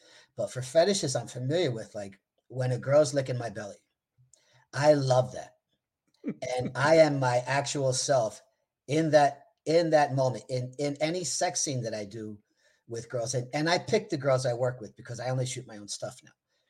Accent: New Jersey, United States; I'm from Jersey.

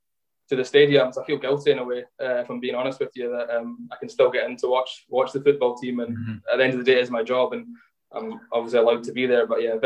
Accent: Perth, Western Australia, Australia; I was brought up in Perth, born in Perth.

